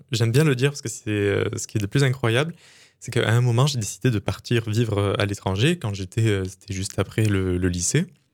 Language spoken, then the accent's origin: French; Provence-Alpes-Côte d'Azur, France; Non, moi, je viens d'à côté de Marseille.